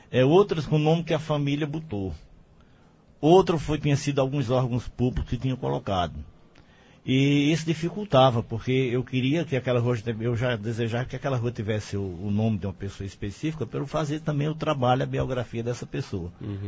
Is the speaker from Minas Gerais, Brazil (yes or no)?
no; Afogados da Ingazeira, Pernambuco, Brazil; eu sou aqui de Afogados e queria deixar uma contribuição para a minha cidade